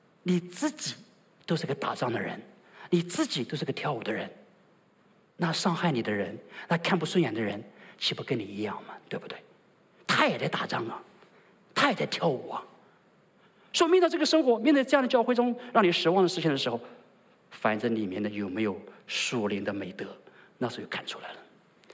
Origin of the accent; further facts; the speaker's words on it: Jiangsu, China; 她是我们江苏人，对吗？生在江苏的